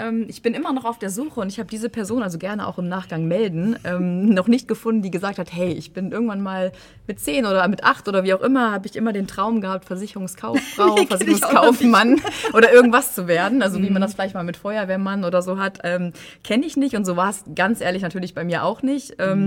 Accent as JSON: {"language": "German", "region": "North Rhine-Westphalia", "country": "Germany", "tie": "born or raised there", "said": "Ich komme aus Münsterland gebürtig und auch da dann, wie gesagt, die Ausbildung gemacht."}